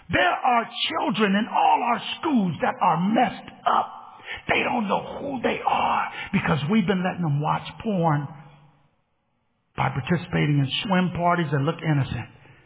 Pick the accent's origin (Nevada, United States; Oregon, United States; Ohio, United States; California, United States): California, United States; But I grew up with gays. I'm from California. It was like not a big deal.